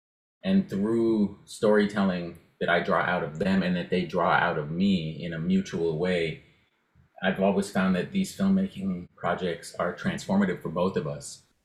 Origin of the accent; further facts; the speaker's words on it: New Mexico, United States; now in Oakland, United States; I live in Oakland. I'm from New Mexico, but I've been here for over 15 years now, so it's definitely home.